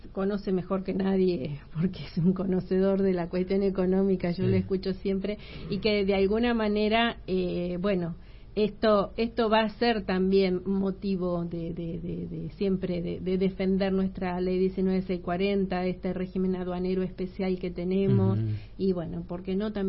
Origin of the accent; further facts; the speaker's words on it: Tierra del Fuego, Argentina; Vine a los 10 años, me trajo mi mamá, y yo me considero una fueguina.